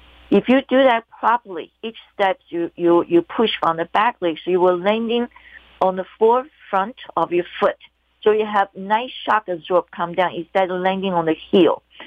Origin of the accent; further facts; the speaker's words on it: Taiwan; I love the blood type because growing up in Taiwan, I think Chinese and Japanese, we talk about blood type a lot.